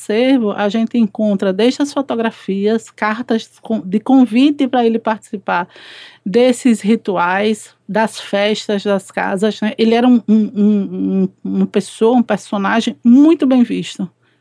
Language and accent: Portuguese; Sergipe, Brazil; E aí, em algum momento, eu fui para a minha terra, né? A gente sente... O nordestino, ele sempre saudade de casa no meio de junho.